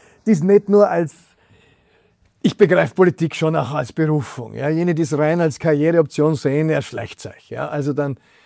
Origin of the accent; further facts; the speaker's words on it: Austria; Und dann sitze ich in den USA oder sitze in Asien und dann sagen sie, woher kommst du? Und dann sagst du, Österreich